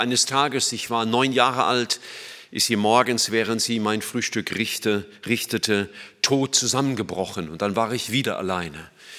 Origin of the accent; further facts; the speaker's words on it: Ludwigshafen am Rhein, Rhineland-Palatinate, Germany; born there; Ich bin geboren in Ludwigshafen am Rhein